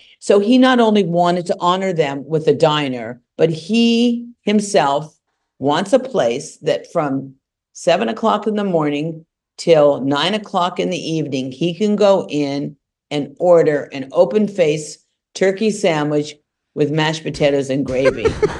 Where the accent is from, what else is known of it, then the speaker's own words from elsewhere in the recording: Los Angeles, California, United States; But see, I don't really know what a diner is because I'm from Los Angeles.